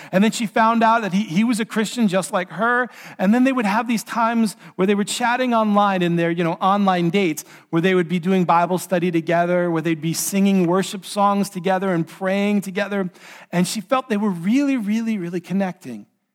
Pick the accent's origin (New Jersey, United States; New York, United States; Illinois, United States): New York, United States; New York City; I grew up in New York City. I have a habit.